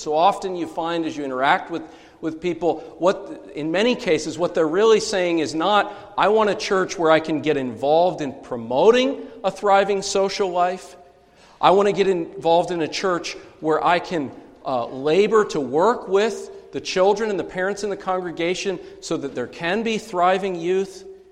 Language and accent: English; Pennsylvania, United States; I'm originally from Lancaster County in Pennsylvania